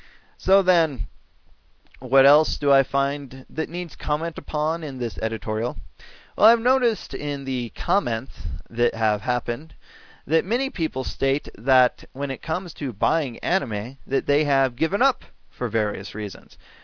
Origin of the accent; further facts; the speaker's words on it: United States; I can tell you, as an American fan of anime, I really, really hate Moe.